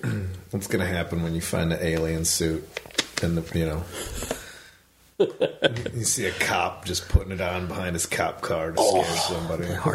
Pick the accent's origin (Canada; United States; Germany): United States; Chicago, Illinois; I grew up in Chicago, but tell me how Georgia got cold in the winter, Dave.